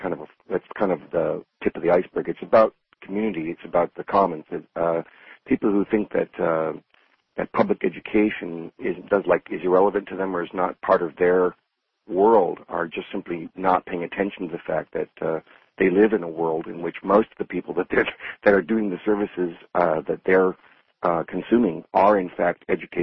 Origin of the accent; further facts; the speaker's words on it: Michigan, United States; now in Mountain View, United States; I grew up in Michigan, and they had an excellent public education system.